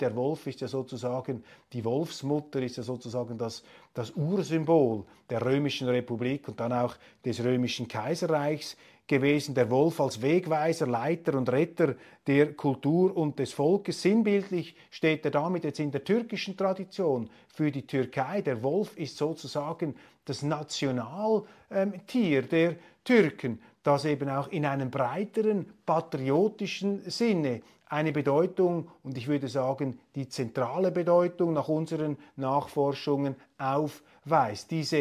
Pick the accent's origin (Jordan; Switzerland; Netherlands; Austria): Switzerland; was ich als Schweizer hier nicht umhin kann festzustellen